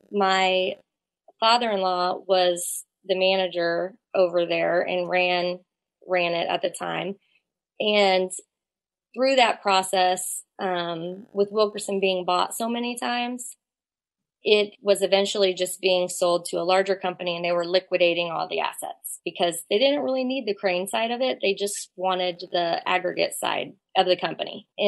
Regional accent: Kansas City, United States; Thank you for having me on. I grew up right here in the Kansas City area and actually have been here. I went away to college for just a little bit and then ended up moving back here.

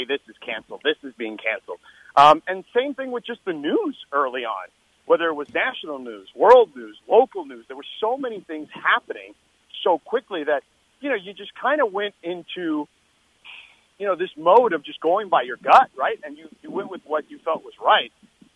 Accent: Miami, Florida, United States; Listen, I grew up in Miami. There's a lot of transplanted New Yorkers there.

